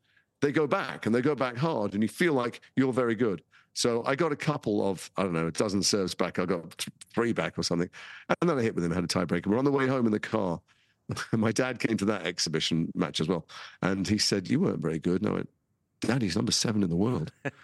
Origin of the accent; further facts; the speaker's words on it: Liverpool, North West England, United Kingdom; I'm from Liverpool, so I grew up with football is a religion there. And I'm from four boys